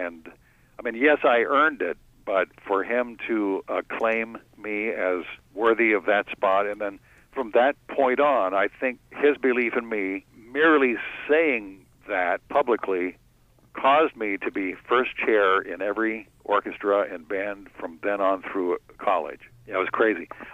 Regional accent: California, United States; also born or lived in Lexington, United States / Reno, United States; I was born in Lexington, but we moved by the time I was not quite 2 years old. We were out in California. So I did a lot of growing up in Southern and Northern California and in Reno, Nevada

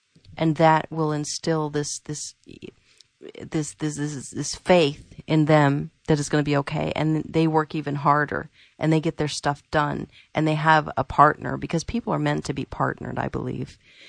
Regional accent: South Dakota, United States; born there; because I was born in South Dakota, and I'm related to, I think, everybody in South Dakota.

